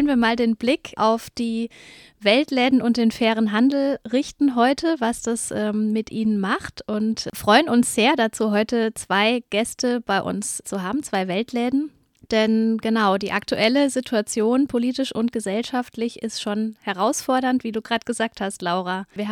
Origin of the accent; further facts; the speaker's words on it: Nierstein, Rhineland-Palatinate, Germany; ich komme ja aus Nierstein, das ist ja ein recht kleiner Ort in der Nähe von Mainz mit 9000 EinwohnerInnen.